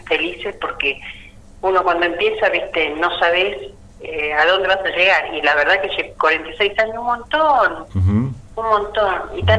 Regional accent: La Plata, Buenos Aires Province, Argentina; te digo que yo soy platense, no vuelvo ni loca a la Plata.

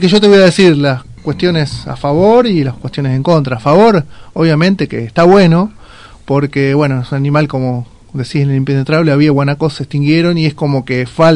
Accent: Argentina; yo estoy viendo que como argentinos somos bastante complicados con el tema cartelería

